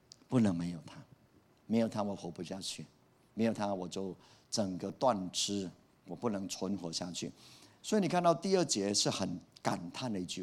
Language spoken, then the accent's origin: Chinese; Puli, Nantou County, Taiwan; 我从小在这个教会长大，我记得我出生的地方在埔里啊，那时候我的小时候跑来跑去的时候都在葡萄园里面，